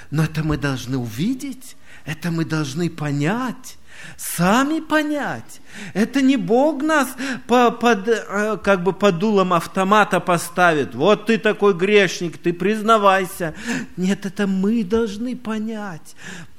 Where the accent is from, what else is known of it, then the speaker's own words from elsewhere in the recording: Omsk Oblast, Russia; Вот где я вырос в селе, в Омской области